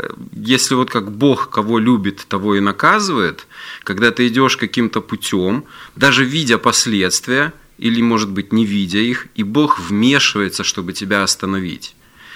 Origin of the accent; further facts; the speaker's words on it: Brest, Brest Region, Belarus; я вырос в Бресте, знаешь, там своя такая атмосфера, Брестская крепость, Вторая мировая война